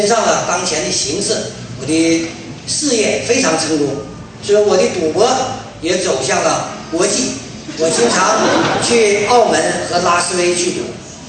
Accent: Shenyang, Liaoning, China; 我是来自东北沈阳，在我上学的年代是文化大革命，所以说我没念过几年书。我住的地方是繁华地区，

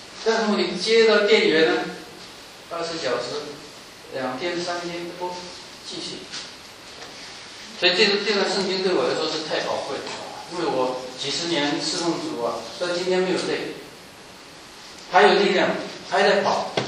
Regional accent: China; 你看我们中国人讲的道比韩国的牧师讲的道也许讲的更高，可是我们赶不上他们的祷告

